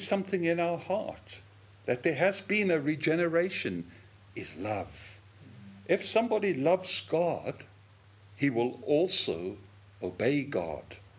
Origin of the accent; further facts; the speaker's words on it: South Africa; I remember I was growing up in South Africa.